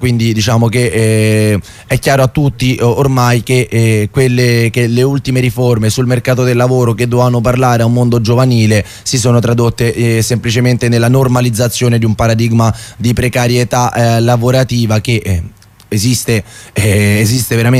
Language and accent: Italian; Rome, Lazio, Italy; io appunto sono romano